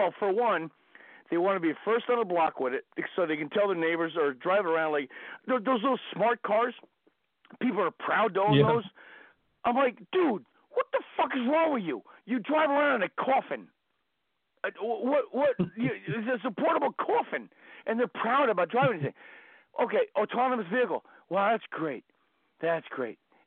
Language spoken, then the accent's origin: English; New Jersey, United States; I'm from Jersey. We got real pizza in the Northeast, whatever.